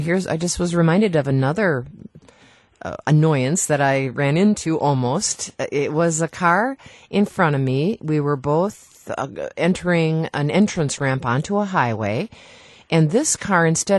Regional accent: Wisconsin, United States; because I'm from the Fox Valley and I go there quite often.

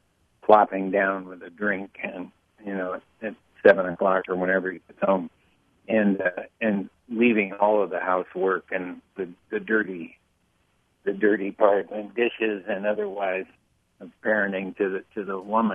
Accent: United States; all these things are things that I thought I should teach my son, you know, as an American male.

